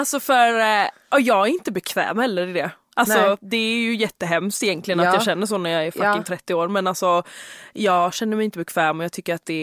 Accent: Halmstad, Halland County, Sweden; om du undrar varför jag har dialekt, så jag är från Halmstad, men min pappa är från Dominikanska republiken

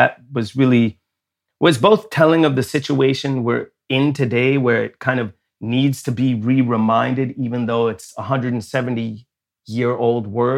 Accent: Sweden; growing up in Sweden, I had two American parents. We would always celebrate the 4th of July.

